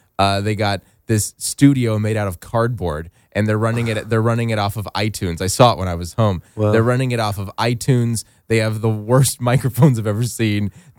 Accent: Tucson, Arizona, United States; In my hometown of Tucson, a new station just started called Downtown Radio.

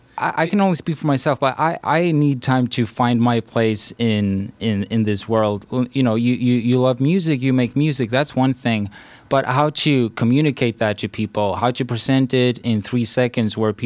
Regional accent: Stockholm, Stockholm County, Sweden; moved away as an adult; now in United States; So I'm born and raised in Stockholm, and I 6 months came out here

